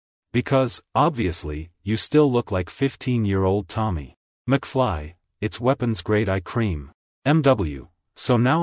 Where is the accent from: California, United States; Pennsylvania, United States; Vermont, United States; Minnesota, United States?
Pennsylvania, United States; Scranton; now in Washington, United States; And I was from Scranton, I went to community college and I don't come from money, or my dad's not a senator.